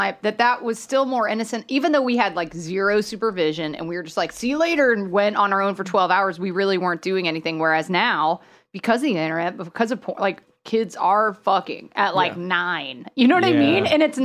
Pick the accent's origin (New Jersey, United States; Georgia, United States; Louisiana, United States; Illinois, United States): Georgia, United States; Atlanta; I grew up in Atlanta.